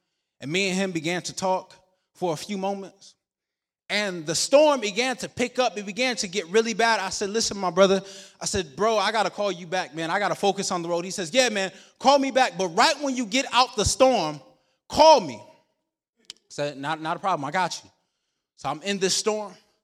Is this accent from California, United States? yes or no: no; Rochester, New York, United States; I was traveling from Berrien Springs back to Rochester, New York to go home for Christmas break.